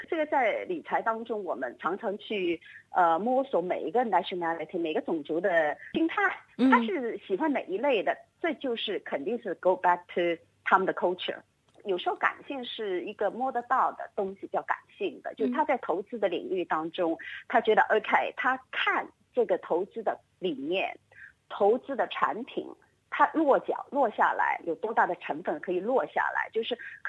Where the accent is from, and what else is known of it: China